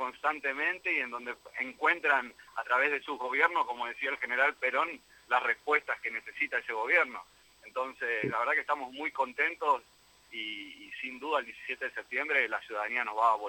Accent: Argentina

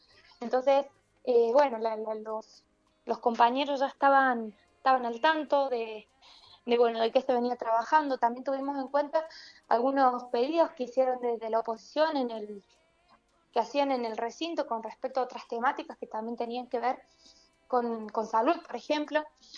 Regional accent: Buena Esperanza, Argentina; soy de Buena Esperanza, del departamento de Jujuy.

